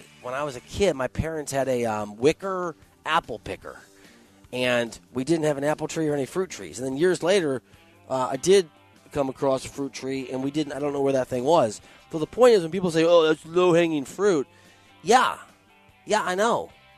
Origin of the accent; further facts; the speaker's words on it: Iowa, United States; Look, I'm from Iowa, so I got biases here.